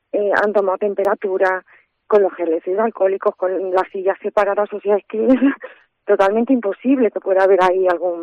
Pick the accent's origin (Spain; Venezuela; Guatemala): Spain; Ciudad Real, Castilla-La Mancha; yo soy una cantante manchega, nací en Ciudad Real